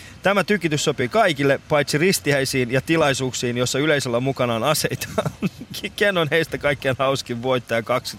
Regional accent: Iran; now in Pori, Finland; Mä oon itse alun perin Iranista.

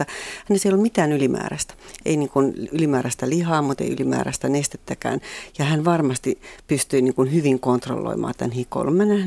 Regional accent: Kymenlaakso, Finland; mä oon Kymenlaaksosta sieltä Kymijoen varrelta

